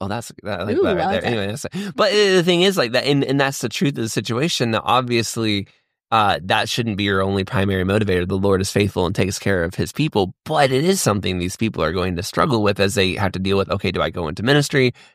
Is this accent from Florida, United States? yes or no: yes; Florida, United States; Growing up in North Florida, I never was like, oh, where's so-and-so?